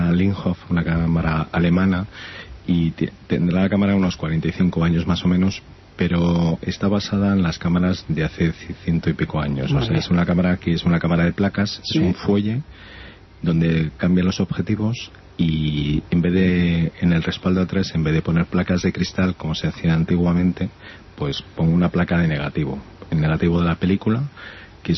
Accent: Madrid, Community of Madrid, Spain; como madrileño, desde hace muchos años tenía ganas de transmitir, contar, ver y sentir todo lo que tenemos en esta gran comunidad.

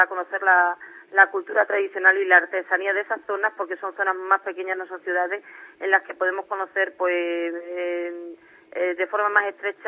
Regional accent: Zarza la Mayor, Extremadura, Spain; Ay, mi pueblo tiene muchísima historia y un castillo, además de la Orden de Alcántara, en la frontera de Portugal.

